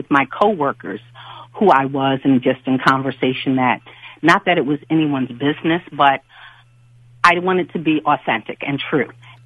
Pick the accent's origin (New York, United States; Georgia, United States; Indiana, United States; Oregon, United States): New York, United States; now in Washington, United States; when I first moved down to D.C., because I'm originally coming from New York